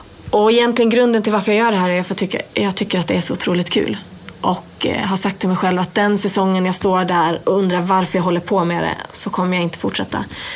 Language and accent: Swedish; Umeå, Västerbotten County, Sweden; Jag är uppväxt i Umeå. Född i Umeå och bor i Umeå.